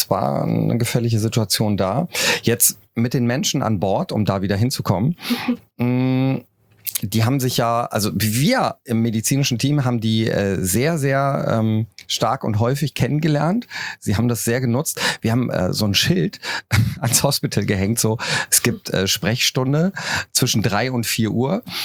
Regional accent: Cologne, North Rhine-Westphalia, Germany; ich komme ja aus Köln

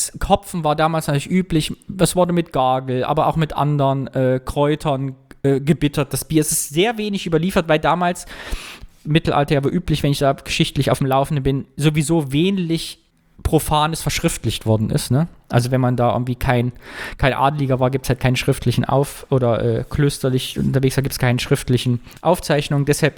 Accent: Thuringia, Germany; mein Ort, wo ich herkomme, aus dem Kyffhäuserkreis

